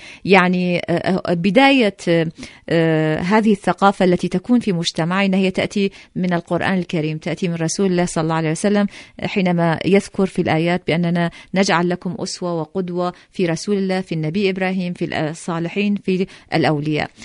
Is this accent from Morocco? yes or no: no; Iraq; من العراق